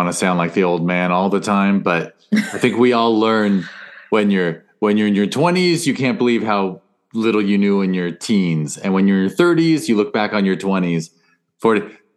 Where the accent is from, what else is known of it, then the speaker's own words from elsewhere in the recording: Studio City, California, United States; I grew up in Studio City, so I lived near the Tree People place my whole life.